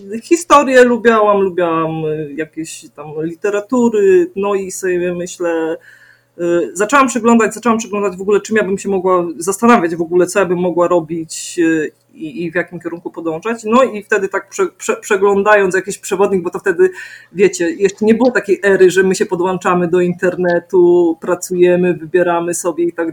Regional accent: Sanok, Subcarpathian Voivodeship, Poland; Ja w ogóle jestem z Sanoka.

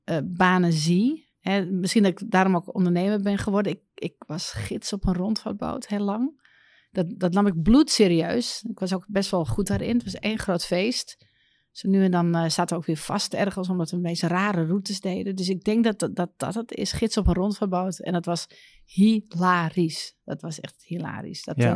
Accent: Amsterdam, North Holland, Netherlands; Want ik kom uit Amsterdam.

